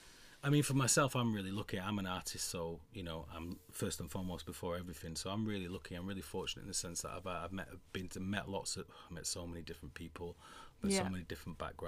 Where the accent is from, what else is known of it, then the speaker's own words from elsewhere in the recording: Manchester, North West England, United Kingdom; I'm Northern, I'm from Manchester, I'm a bloke.